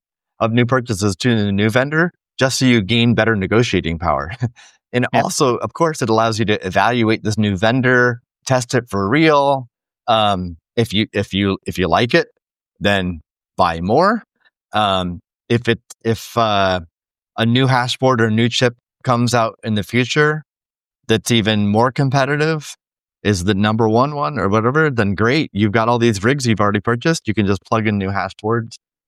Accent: Iowa, United States; I'm from Iowa. There's no Steak and Shakes in Iowa, at least when I grew up.

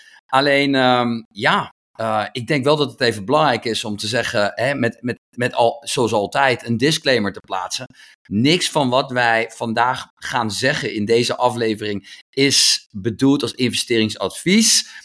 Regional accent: Netherlands; We zijn Nederlanders, we zijn lekker traditioneel, dus we houden ervan.

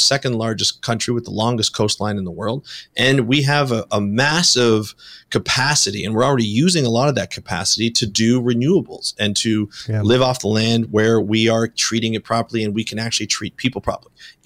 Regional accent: Canada; Like I'm Canadian.

